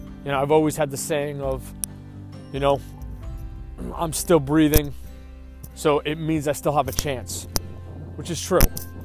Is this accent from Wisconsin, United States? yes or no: no; Long Island, New York, United States; I needed to be born and raised on Long Island, which I was, to get my roots there